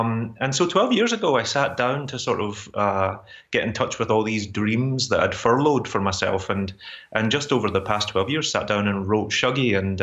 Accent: Glasgow, Scotland, United Kingdom; I grew up in Glasgow in the 80s

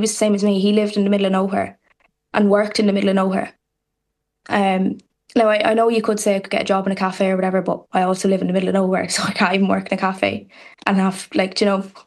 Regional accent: County Clare, Ireland; now in Laois, Ireland; And so I'm from Clare, but I'm living in Laois.

